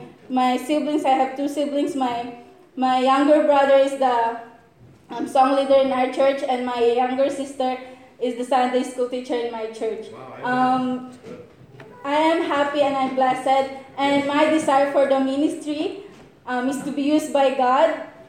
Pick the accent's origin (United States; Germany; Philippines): Philippines; I grew up and raised in the Philippines, and I grew up in a very unique and religious family. My father is a Baptist member, my mother was a Catholic